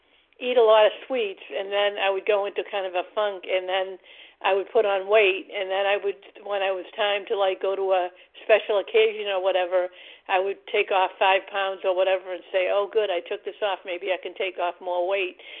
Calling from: Massachusetts, United States; from Massachusetts.

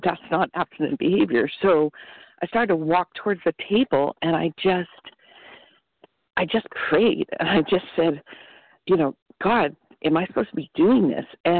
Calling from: California, United States; California.

